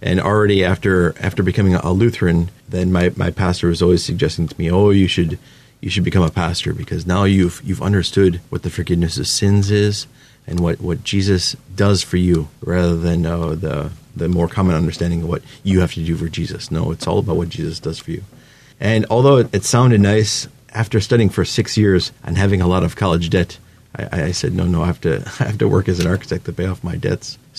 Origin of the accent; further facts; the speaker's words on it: Cleveland, Ohio, United States; myself, I'm from Cleveland, and we like the cold weather, and we like snow and wintertime